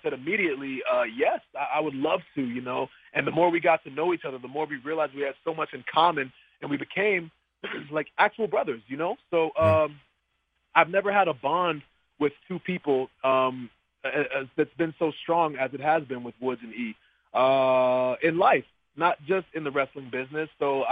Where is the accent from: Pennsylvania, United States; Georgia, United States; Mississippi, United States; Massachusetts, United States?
Massachusetts, United States; Boston; it was actually in Boston, in my hometown